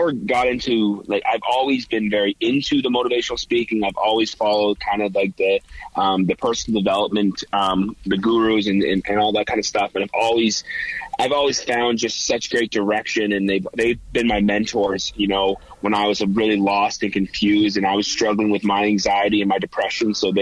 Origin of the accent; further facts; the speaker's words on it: Hamilton, Ontario, Canada; But currently I am in Hamilton, Ontario, which is my hometown.